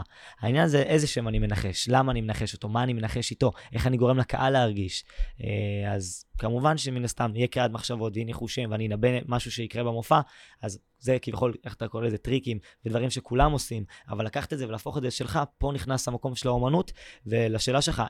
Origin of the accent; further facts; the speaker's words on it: Nahariya, Northern District, Israel; אני בן 18, אני מנהריה בצפון.